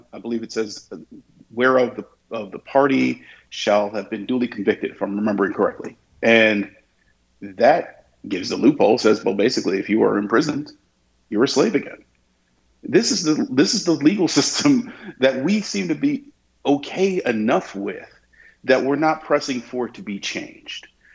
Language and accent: English; Ohio, United States; now in Nashville, United States; Considering that I come from Ohio.